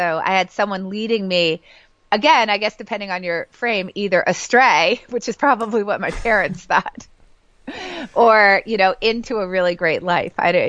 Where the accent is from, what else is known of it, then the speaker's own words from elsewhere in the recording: New Hampshire, United States; growing up in New Hampshire, which is where I grew up, I didn't even know that this was something you could do for a living.